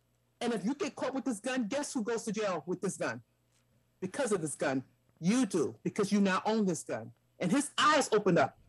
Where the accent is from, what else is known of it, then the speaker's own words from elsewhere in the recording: New York, United States; If I may, Mike, I'm from New York. And in the 80s and 90s, there was a lot of gun violence